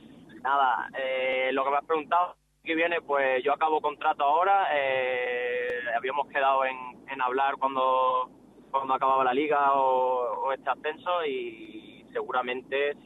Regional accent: Málaga, Andalusia, Spain; soy de Málaga, siempre lo he seguido

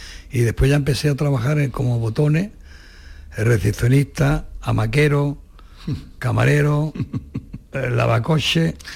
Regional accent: Torremolinos, Andalusia, Spain; born there; Nací en la Carihuela. En la hacienda Carihuela, la casa de mis padres, con una comadrona.

